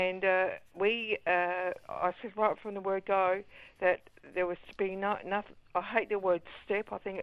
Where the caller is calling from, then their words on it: Adelaide, South Australia, Australia; Oh, hello. Yeah … from Adelaide.